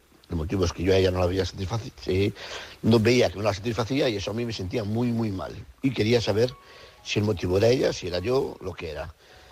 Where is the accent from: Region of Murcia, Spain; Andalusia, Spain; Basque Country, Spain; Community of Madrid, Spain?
Community of Madrid, Spain; Madrid; soy de Madrid.